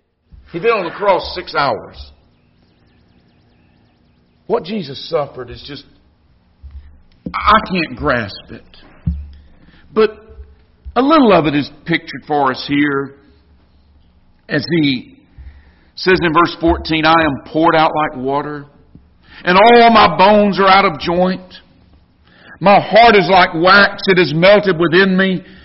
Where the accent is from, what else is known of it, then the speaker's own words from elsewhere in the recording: Florida, United States; I'm from North Florida. I grew up, though, about 10 miles south of the Alabama border.